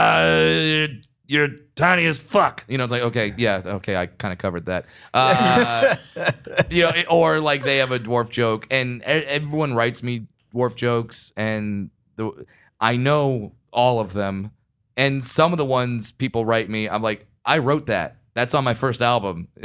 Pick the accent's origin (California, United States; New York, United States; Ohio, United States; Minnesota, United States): California, United States; Yeah, but I was raised in Orange County, so we had like a 75% chance of getting that one right.